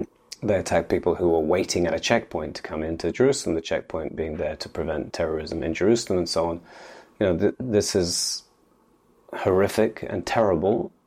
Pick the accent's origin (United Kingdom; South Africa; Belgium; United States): United Kingdom; London; moved away as an adult; now in Israel; I grew up in London and moved to Israel when I was about 20, so two-thirds of my life in Israel.